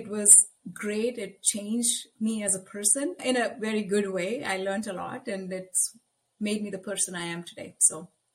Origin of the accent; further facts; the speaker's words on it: Bangalore, Karnataka, India; moved away as an adult; now in United States; a first generation immigrant. I was born and raised in pretty traditional Southern Indian family. I was born and raised in Bangalore, India. And I got my bachelor's in industrial engineering there. And I came to the United States of America almost 20 years ago